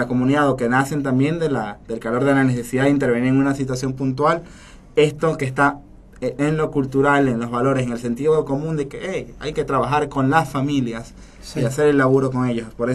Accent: Venezuela; Yo por lo menos que vengo de Venezuela

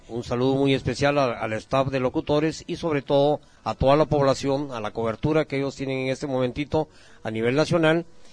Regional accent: Guatemala; cuántos guatemaltecos habitamos en el país

